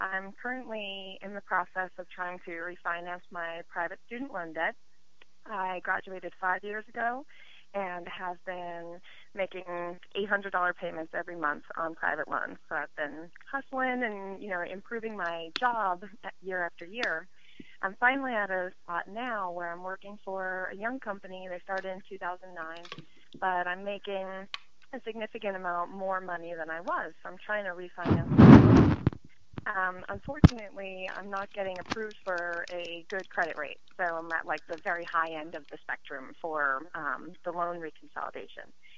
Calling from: Long Island, New York, United States; I'm calling from Long Island.

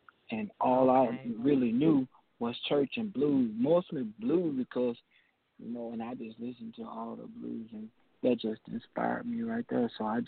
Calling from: Decatur, Mississippi, United States; I am calling from Decatur, Mississippi.

